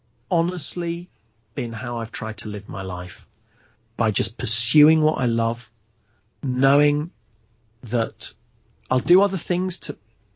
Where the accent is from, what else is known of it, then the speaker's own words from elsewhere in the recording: Leicester, East Midlands, United Kingdom; now in London, United Kingdom; Yeah, I've lived here a long time, but I'm from Leicester originally.